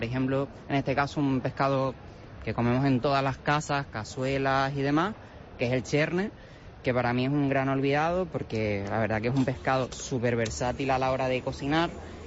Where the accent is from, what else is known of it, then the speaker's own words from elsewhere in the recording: Tacoronte, Canary Islands, Spain; De aquí, de Tenerife, de la parte de Tacoronte.